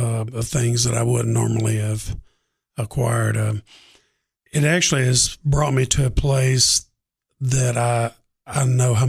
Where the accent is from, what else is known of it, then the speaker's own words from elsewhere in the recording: Waverly, Tennessee, United States; Well, my wife and I both grew up in Waverly.